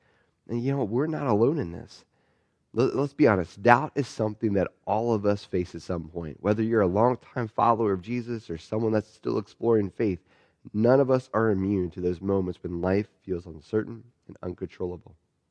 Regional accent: Pennsylvania, United States; I'm from Pennsylvania, so I'm used to driving in the snow.

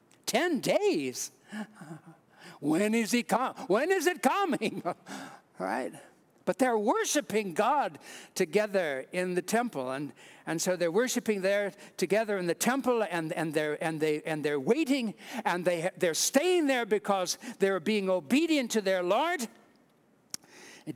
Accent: West Coast, United States; also born or lived in Wisconsin, United States; I'm from the West Coast. Linda's from Wisconsin. We ended up in Wisconsin after I graduated from Dallas Theological Seminary in the early 90s. And we were there for 15 years.

